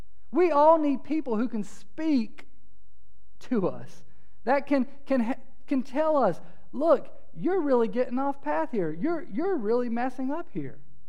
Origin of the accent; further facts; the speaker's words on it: Statesville, North Carolina, United States; And so we left my hometown in Statesville.